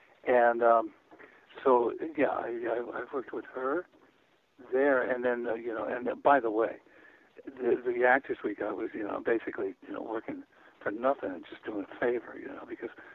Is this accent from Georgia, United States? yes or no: no; Hollywood, California, United States; growing up in Hollywood and watching people come out here